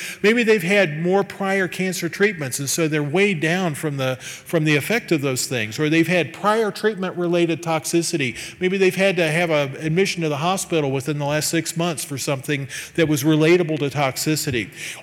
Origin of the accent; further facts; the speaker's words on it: Midwest, United States; I'm a Midwesterner, so I tend to have a bent on life that I like to try to keep things simple